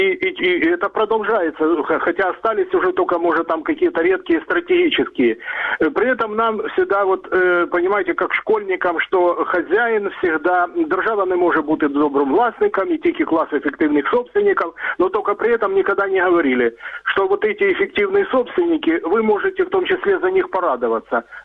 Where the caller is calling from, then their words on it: Dnipro, Dnipropetrovsk Oblast, Ukraine; я из города Днепр.